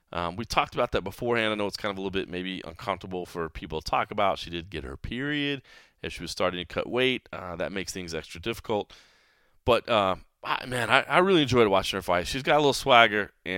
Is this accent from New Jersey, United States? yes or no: no; Texas, United States; Obviously, I'm a Texan.